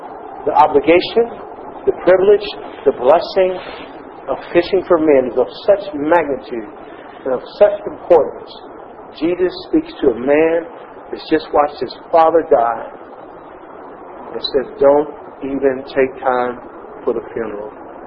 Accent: Texas, United States; I know people do that farther up north, but see, I'm from Texas. That does not make sense to me.

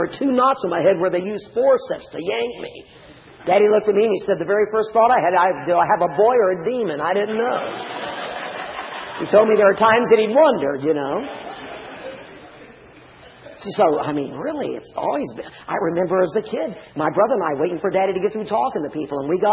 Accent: Little Rock, Arkansas, United States; born there; I mean, but I was born in the Baptist hospital in Little Rock. Shows you how long ago it was.

